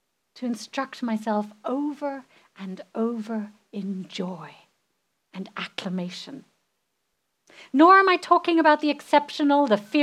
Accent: England, United Kingdom; Growing up in England, where the mood and the weather is often dark and depressing, right?

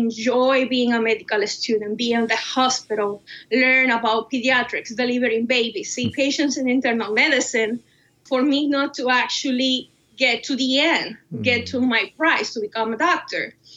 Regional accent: Cuba; moved away as an adult; now in United States; As you can tell by my name and my accent, yes, I was born and raised in Cuba. When I was 21, in the year of 2013, I had to make the most difficult decision of my life so far. And it was to leave my country

